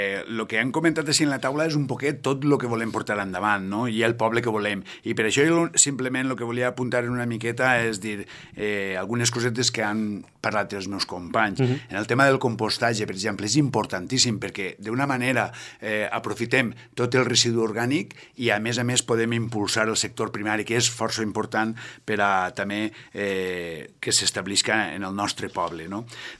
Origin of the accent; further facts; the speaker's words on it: Muro, Valencian Community, Spain; Som molt de Muro i volem reiniciar el Muro.